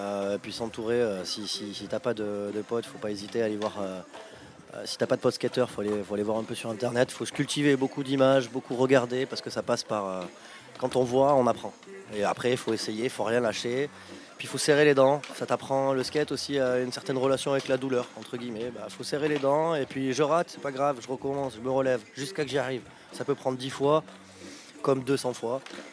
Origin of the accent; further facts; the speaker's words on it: Agen, Nouvelle-Aquitaine, France; Moi je suis d'Agen à la base, la campagne, le Lot-et-Garonne, alors il n'y a pas trop de skatepark.